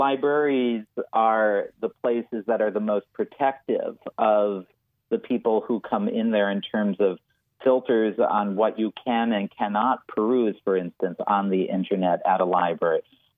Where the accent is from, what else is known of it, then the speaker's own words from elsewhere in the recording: Center, North Dakota, United States; also born or lived in Bismarck; Yeah, I grew up in Center and lived there until my sophomore year of high school when we moved to Bismarck.